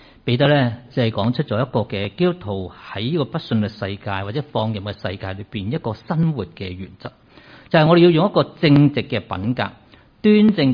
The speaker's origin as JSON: {"language": "Chinese", "country": "Hong Kong", "tie": "born or raised there", "said": "我们在香港出生长大，觉得很属于自己的地方"}